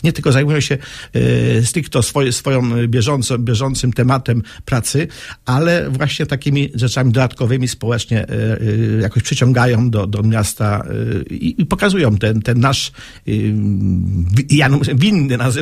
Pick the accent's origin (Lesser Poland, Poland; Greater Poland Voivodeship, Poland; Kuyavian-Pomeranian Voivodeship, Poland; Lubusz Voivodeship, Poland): Lubusz Voivodeship, Poland; Sulechów; born there; Ja się urodziłem na przykład w Trójmieście. Kiedy żartowałem w Warszawie, ktoś pytał się w Trójmieście, no to gdzie? Gdynia, Gdańsk, Sopot? Ja mówię, nie, Sulechowie.